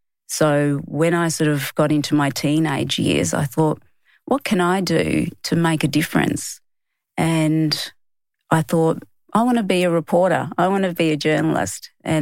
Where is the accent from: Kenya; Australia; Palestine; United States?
Australia; Adelaide, South Australia; growing up in Adelaide, it was pretty tough. You know, I grew up in the community with my family. My mum and dad separated when I was about 3 years old. So I grew up with my mum, who's Aboriginal. My dad's Dutch. So I grew up around my Aboriginal family